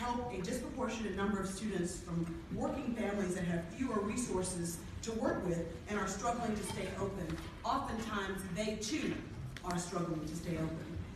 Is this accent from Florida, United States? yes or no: no; Selma, Alabama, United States; in my hometown of Selma